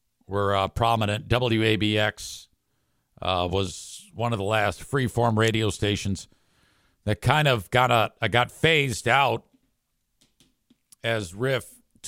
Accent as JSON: {"language": "English", "town": "Detroit", "region": "Michigan", "country": "United States", "tie": "born or raised there", "said": "When I was growing up, the celebrities in my mind growing up in Detroit were the people on the radio."}